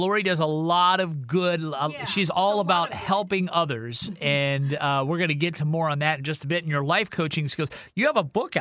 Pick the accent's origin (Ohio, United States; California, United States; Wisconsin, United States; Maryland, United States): Ohio, United States; now in Seattle, United States; I'm born and raised in Ohio, I'm a big Pittsburgh Steelers fan